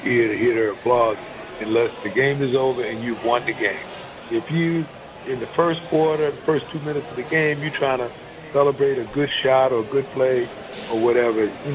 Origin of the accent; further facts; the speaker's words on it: Long Island, New York, United States; So, you know, growing up in Long Island, I mean, you know, there were a couple of racetracks in the vicinity.